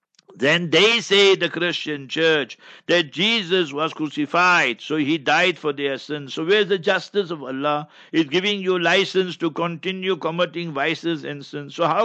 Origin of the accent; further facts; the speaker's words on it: South Africa; I am from South Africa.